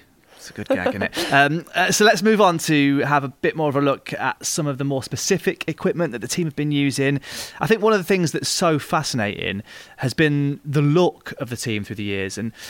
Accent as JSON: {"language": "English", "region": "East Midlands", "country": "United Kingdom", "tie": "born or raised there", "said": "growing up in the East Midlands."}